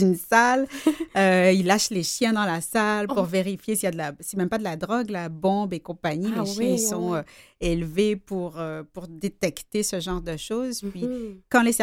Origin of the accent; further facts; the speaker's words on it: Guadeloupe; now in Montreal, Canada; Étant donné que je viens de la Guadeloupe, que j'ai un cœur ensoleillé